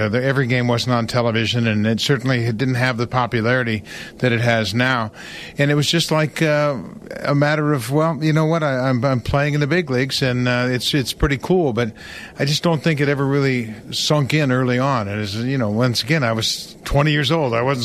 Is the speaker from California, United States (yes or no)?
yes; California, United States; And, of course, I grew up in California, so I wasn't too far away from the Oakland A's down there in the Bay Area.